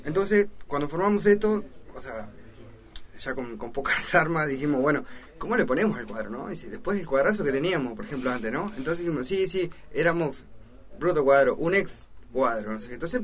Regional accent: Cerro Largo, Uruguay; soy representante del equipo El Escuadrón. Soy de Cerro Largo.

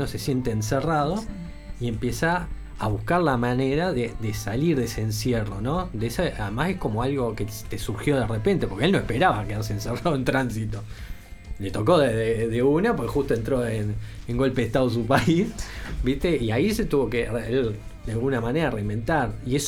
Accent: Uruguay; sabemos cómo somos los uruguayos

